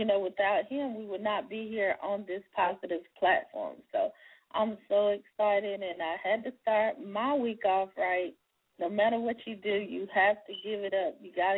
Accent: South Carolina, United States; He has a radio station also in South Carolina, my home state.

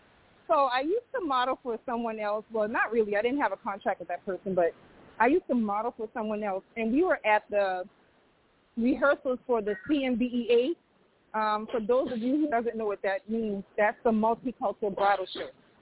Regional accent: Charleston, South Carolina, United States; Well, I am originally a Geechee girl. I'm from Charleston, South Carolina. So, yeah, I'm from the east side, downtown Charleston.

